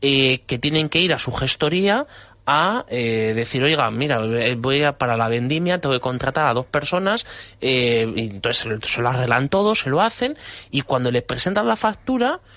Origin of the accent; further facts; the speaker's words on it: Castilla-La Mancha, Spain; y que sea en mi tierra, en Castilla-La Mancha